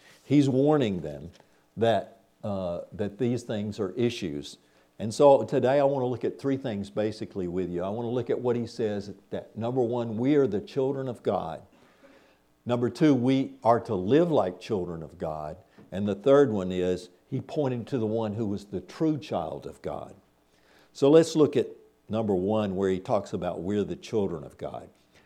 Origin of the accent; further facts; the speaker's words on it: Arkansas, United States; We have people, Russell and I grew up in Arkansas.